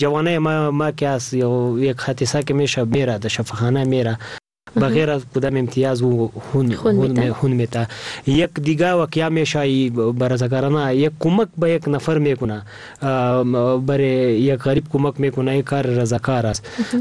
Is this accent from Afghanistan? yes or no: yes; Paktia, Afghanistan; در منطقه ولایت ما که ما از پکتیا و خوست